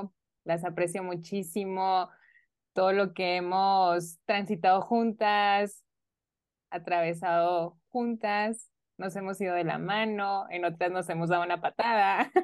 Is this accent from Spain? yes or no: no; Mexico; como ciudadana de mi comunidad, como mexicana, mi objetivo son las familias.